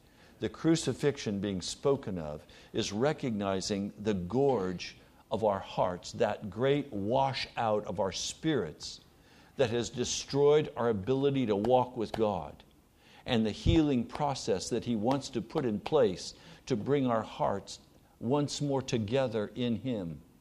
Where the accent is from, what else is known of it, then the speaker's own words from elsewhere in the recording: United States; We're so American. You know, so sober and so like bankers.